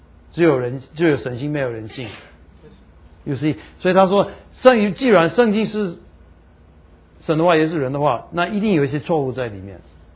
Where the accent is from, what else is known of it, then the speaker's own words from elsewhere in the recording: Taiwan; accent: Taiwanese Mandarin; 我的台湾国语